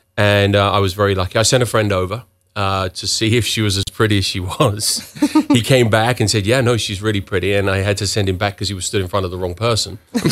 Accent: England, United Kingdom; now in Canada; PEI is very similar to what growing up in England was in the 70s and 80s, where your neighbor was your best friend

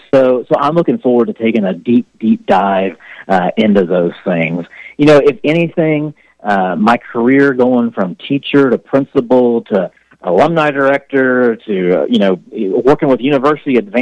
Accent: Kansas, United States; I love Kansas. I love living here. This is my home state.

